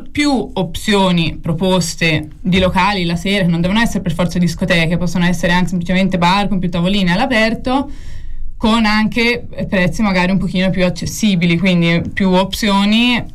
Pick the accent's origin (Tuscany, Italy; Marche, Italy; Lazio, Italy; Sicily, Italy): Tuscany, Italy; Florence; io sono di Noltrarno, sto spesso anche in San Frediano